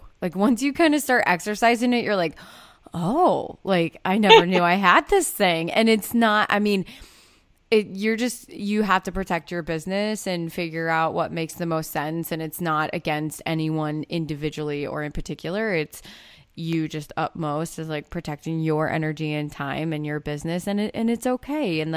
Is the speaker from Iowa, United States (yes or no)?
yes; Iowa, United States; I mean, I'm from Iowa. So just imagine we're like 5 years behind everyone else.